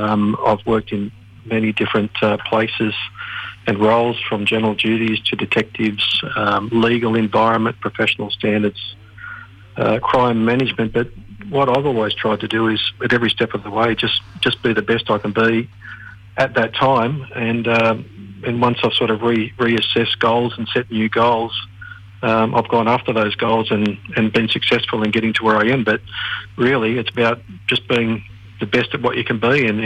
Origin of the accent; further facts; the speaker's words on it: Blacktown, New South Wales, Australia; Yeah, I grew up fairly local to you guys at Blacktown and went through Patrician Brothers